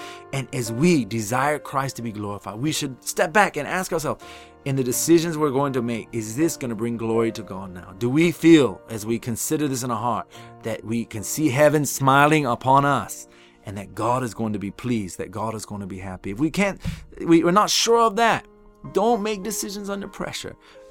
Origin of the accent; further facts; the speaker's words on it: United States; you know, and I'm an American, and in America, one of the top sports that we play is baseball.